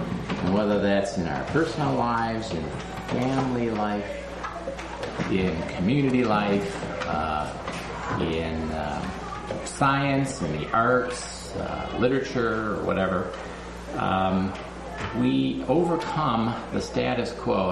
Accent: Chicago, Illinois, United States; moved away as an adult; now in Decorah, United States; I was born and raised in Chicago and did most of my work in low-income grassroots communities in Chicago for 20 years, and then 6 years ago, my family moved to rural Iowa, to Decorah, Iowa.

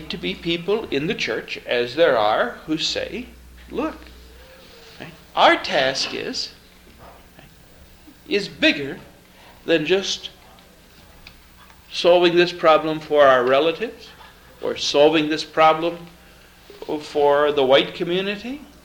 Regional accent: Southeast, United States; I happen to live in a community in which I come from the Southeast. The Southeast is traditionally made up of very small, tightly knit family organizations.

